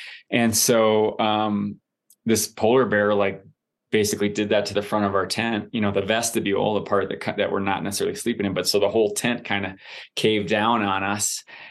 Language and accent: English; Wisconsin, United States; I don't know if that's because I'm from Wisconsin or if it's just the nature of my personality.